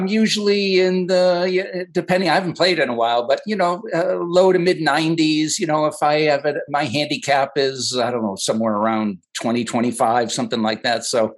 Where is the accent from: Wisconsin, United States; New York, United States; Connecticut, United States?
Connecticut, United States; I grew up in Connecticut. I got my job from walking my dog in Connecticut.